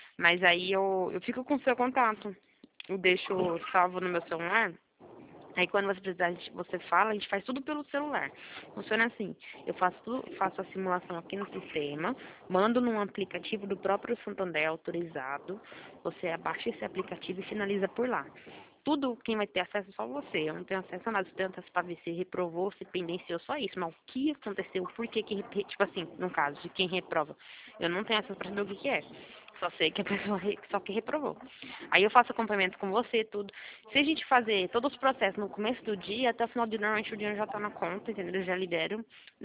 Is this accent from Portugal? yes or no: no; Americana, São Paulo, Brazil; que eu sou de Americana, do interior de Americana, do interior de São Paulo, tá bom?